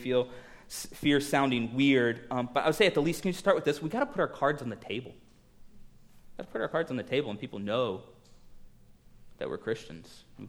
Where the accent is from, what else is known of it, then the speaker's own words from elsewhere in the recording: Miami, Florida, United States; I grew up in Miami. I grew up a Miami Heat fan.